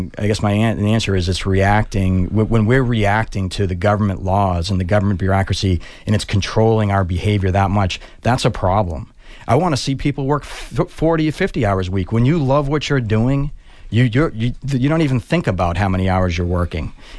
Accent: Massachusetts, United States; Growing up on the South Shore has its own feel.

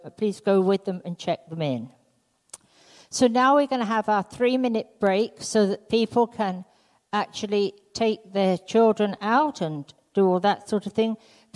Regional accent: Canada; I hope you can understand me, but I've been in England for 4 weeks, so my accent could be a bit stronger, but I will try to sound as Canadian as I can.

